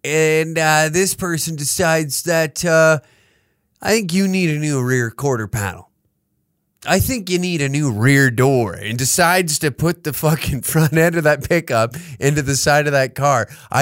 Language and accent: English; Canada; It's good being Canadian, eh? Looking at all the Americans having a great time, you know?